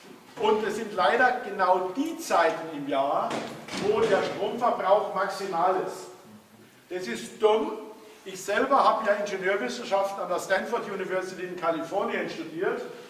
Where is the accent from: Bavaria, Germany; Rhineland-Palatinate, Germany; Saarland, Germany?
Bavaria, Germany; Und als Bayer habe ich gerade so verstanden, was das vielleicht sein könnte, hatte aber 0 Ahnung.